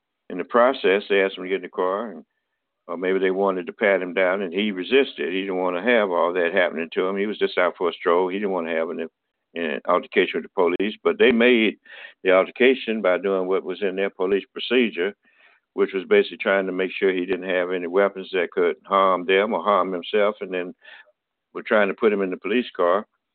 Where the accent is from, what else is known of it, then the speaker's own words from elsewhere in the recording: Tuskegee, Alabama, United States; When I was 22 years old, I was down in Alabama in my hometown of Tuskegee.